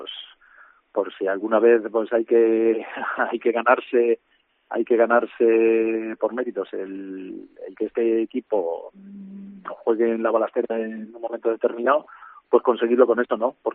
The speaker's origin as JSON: {"language": "Spanish", "town": "Logroño", "region": "La Rioja", "country": "Spain", "said": "Vengo de una ciudad de Logroño que están en una situación pues también parecida, con dos equipos preferentes en la ciudad."}